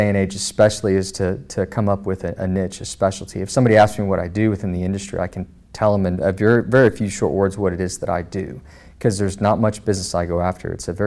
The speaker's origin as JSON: {"language": "English", "town": "Arlington", "region": "Texas", "country": "United States", "tie": "born or raised there", "said": "I wasn't from Dallas. I was from Arlington, which doesn't seem like that big of a gap. But when we grew up, Dallas was forever away."}